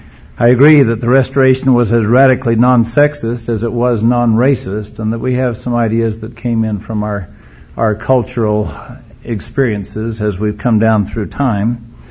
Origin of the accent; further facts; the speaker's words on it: Arlington, Virginia, United States; I was raised in Arlington, Virginia.